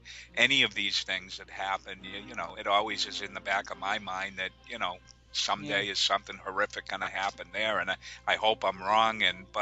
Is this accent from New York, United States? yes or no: no; Massachusetts, United States; even though I'm from Massachusetts, born and bred, you know, Orlando's my second home because of Disney World.